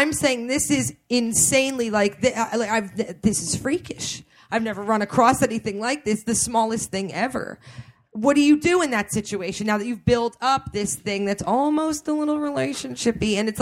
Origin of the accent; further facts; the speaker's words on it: New Jersey, United States; I'm from North Jersey. I'm just down there for a few months.